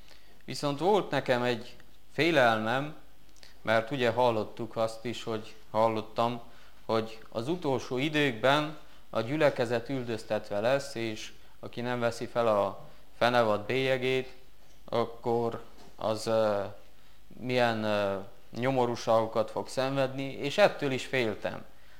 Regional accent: Covasna, Romania; now in Baia Mare, Romania; Kovásznáról jöttem. Amúgy most Nagybányáról, mert ott vagyok, ott folytatom a tanulmányaimat

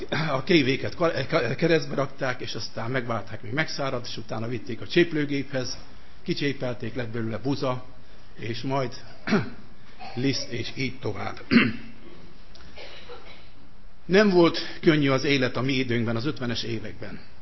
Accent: Satu Mare, Satu Mare County, Romania; Hát én is városi gyerek voltam, és városban nőttem fel, de németiben, vagyis németi részben, ahol gazdálkodók voltak.

